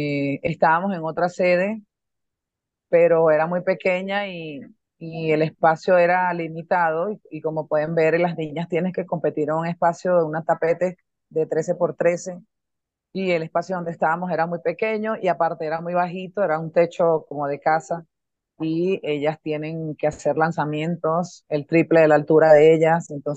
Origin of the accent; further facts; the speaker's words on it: Venezuela; Ok, yo fui gimnasta, yo soy venezolana.